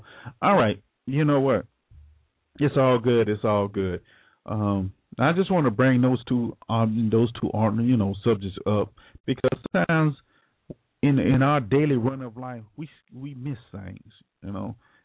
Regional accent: Jacksonville, United States; Look, I'm from Jacksonville too, so I know what you're talking about.

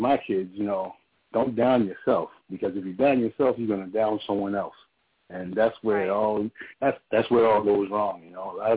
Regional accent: Baltimore, Maryland, United States; You know, I grew up in Baltimore, and one thing I always said to myself was I never wanted to be my father's son.

